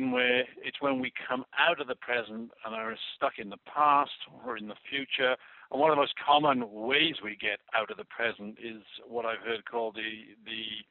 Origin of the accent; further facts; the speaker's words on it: United Kingdom; I mean, as a Brit, you know, you never make bold claims like that.